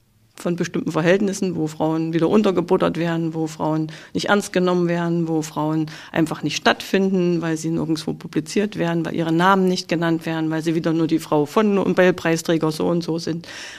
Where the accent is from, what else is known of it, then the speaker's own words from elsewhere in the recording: Halle, Saxony-Anhalt, Germany; born there; Wer steht da in Halle, in meiner Geburtsstadt?